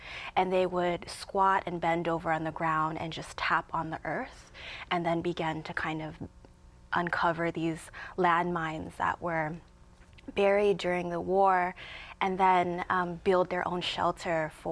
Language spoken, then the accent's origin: English; Chicago, Illinois, United States; growing up in Chicago, they had a lot of programs for what they call inner city youth. And so I was one of those youth that participated in poetry classes, creative writing classes.